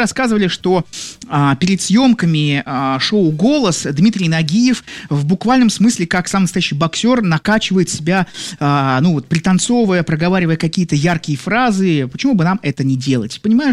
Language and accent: Russian; Saint Petersburg, Russia; из какого города я, из Петербурга